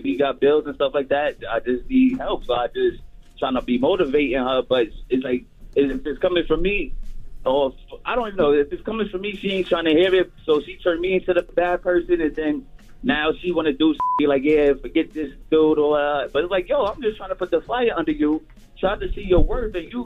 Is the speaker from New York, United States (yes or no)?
yes; Bronx, New York, United States; I'm from the Bronx.